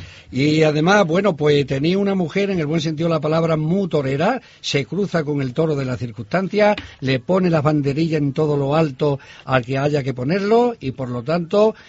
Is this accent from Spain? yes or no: yes; Cáceres, Extremadura, Spain; yo también soy cacereño, y encima, para más nota, nací en la calle Calero.